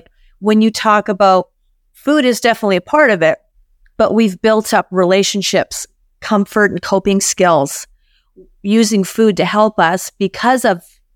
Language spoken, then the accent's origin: English; Canada; I'm from Canada